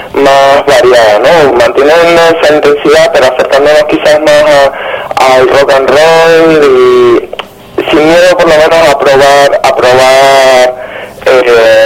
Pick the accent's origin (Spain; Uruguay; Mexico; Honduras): Spain; La Laguna, Canary Islands; somos de La Laguna, de una ciudad en Tenerife